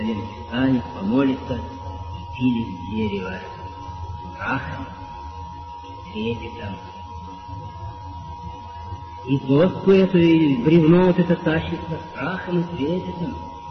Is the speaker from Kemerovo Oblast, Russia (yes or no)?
no; Samara, Samara Oblast, Russia; я сам из Самары.